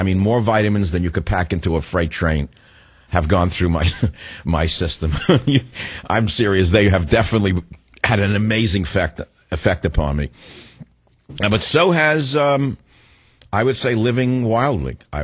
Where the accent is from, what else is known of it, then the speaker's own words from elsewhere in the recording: New York, United States; born there; moved away as an adult; also born or lived in Honolulu; now in San Francisco, United States; Here's a city that I moved to in 1974. I was born in New York, as you can probably figure out from my Irish accent. And then I left New York in 1968 to pursue graduate studies for 1 year in Honolulu at the University of Hawaii.